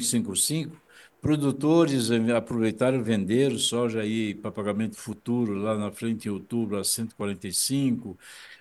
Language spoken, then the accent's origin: Portuguese; Brazil; e aí me compete também, como brasileiro, como analista, como economista, dizer o seguinte